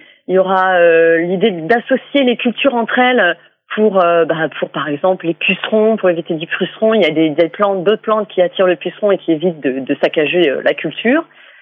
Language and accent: French; Nouvoitou, Brittany, France; born there; j'ai envie de faire quelque chose pour ma communauté, pour Nouvoitou, parce que je suis née à Nouvoitou.